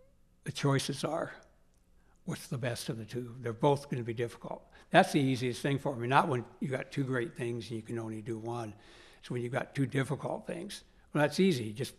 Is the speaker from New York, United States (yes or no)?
no; Montana, United States; Because growing up in Montana, the seasons were so extreme, you know, extremely different from each other.